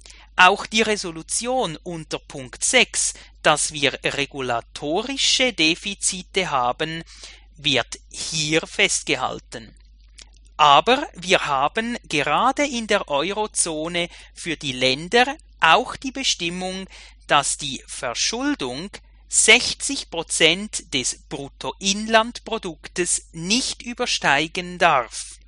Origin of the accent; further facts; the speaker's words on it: Switzerland; wie ich als Schweizer sagen muss